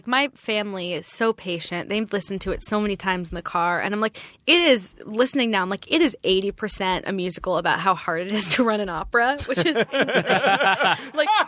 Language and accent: English; Palo Alto, California, United States; Really? Oh, I'm from Palo Alto.